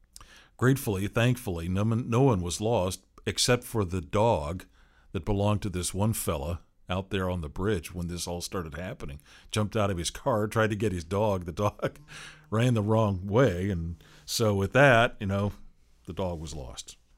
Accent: Seattle, Washington, United States; You know, I grew up in the Seattle area, right?

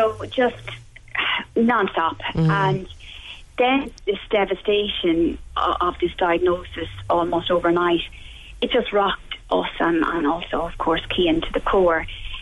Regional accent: Longford, Leinster, Ireland; So we're from Longford, so 2 hours away.

